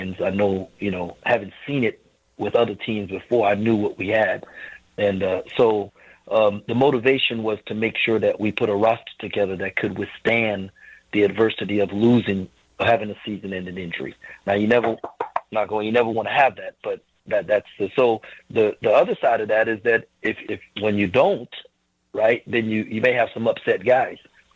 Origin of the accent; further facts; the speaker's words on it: St. Croix, U.S. Virgin Islands; And so, but I grew up in the Virgin Islands. I grew up in St. Croix. And so the opportunity to go back to St. Thomas, and Reem and I, Coach Dowlin and I, both from the Virgin Islands.